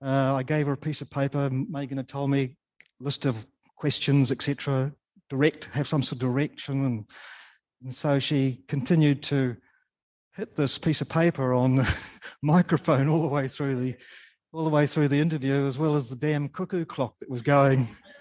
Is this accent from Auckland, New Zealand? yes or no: no; Taumarunui, Manawatū-Whanganui, New Zealand; I found out that Frank's youngest daughter was alive in Tamarunui, my hometown.